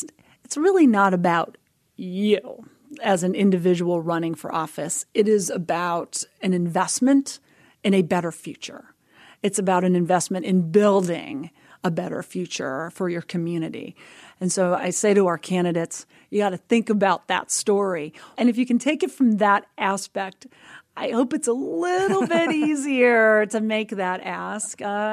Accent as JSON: {"language": "English", "region": "Montana", "country": "United States", "tie": "born or raised there", "said": "The 10,000 that showed up in my home state of Montana in Helena."}